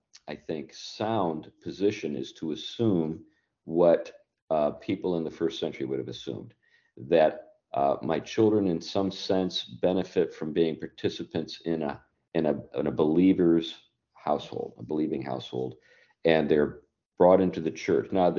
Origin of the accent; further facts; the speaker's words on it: United States; when I first came into the Christian faith, because I'm an American.